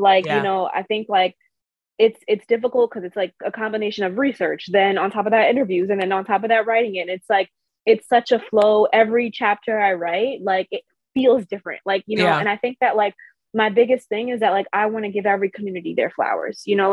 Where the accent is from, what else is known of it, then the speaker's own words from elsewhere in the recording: Brooklyn, New York, United States; I'm from Brooklyn, New York, and I feel like the area I was grown up in, it was predominantly Caribbean.